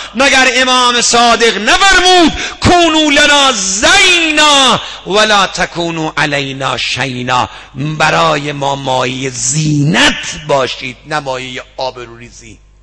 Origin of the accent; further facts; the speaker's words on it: Isfahan, Iran; ما اصفهانی هستیم دیگه،